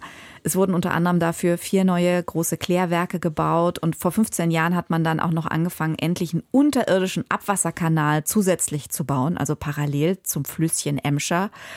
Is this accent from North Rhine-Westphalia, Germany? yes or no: yes; Dortmund, North Rhine-Westphalia, Germany; wir kommen beide ursprünglich aus Dortmund.